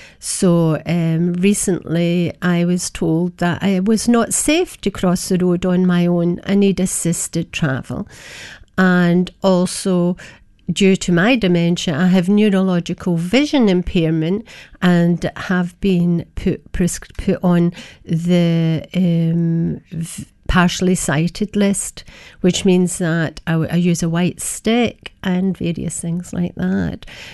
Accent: Glasgow, Scotland, United Kingdom; I'm from Scotland, Glasgow area

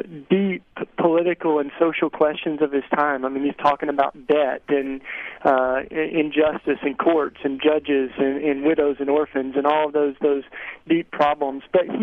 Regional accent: United States; my ultimate allegiance is not just as an American

